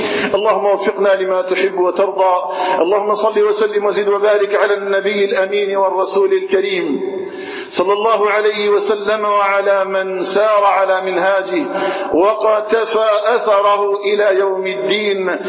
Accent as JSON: {"language": "Arabic", "country": "Algeria", "said": "اللهم اجعل بلدنا الجزائر آمنا مطمئنا"}